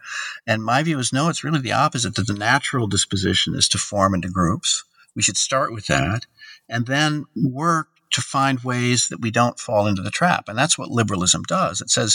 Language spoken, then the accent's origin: English; United States